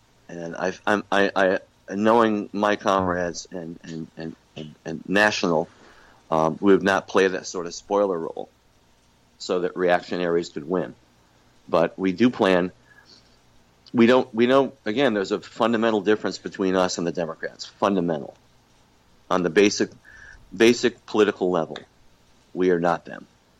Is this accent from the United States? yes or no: yes; New York, United States; I'm from the Mohawk Valley. The Mohawk Valley is economically devastated